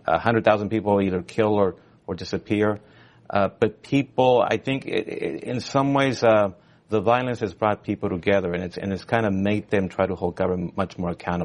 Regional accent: United States; I often think, as an American, that someday Americans will miss Mexicans

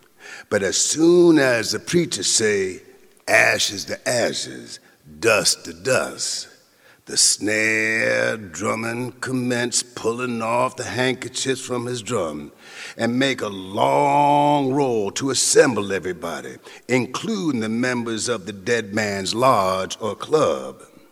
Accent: New Orleans, Louisiana, United States; same as we did in my hometown, New Orleans.

